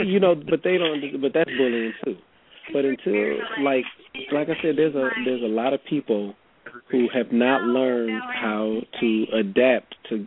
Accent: Ohio, United States; You know, I grew up in Ohio, and we had tornado drills.

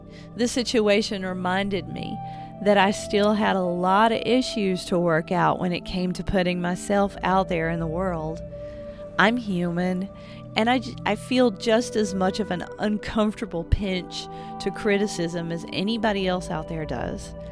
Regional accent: Appalachia, United States; I'm an Appalachian artist and nature-based muse.

